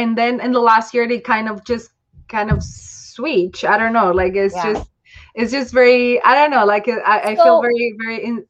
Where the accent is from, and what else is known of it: Toronto, Ontario, Canada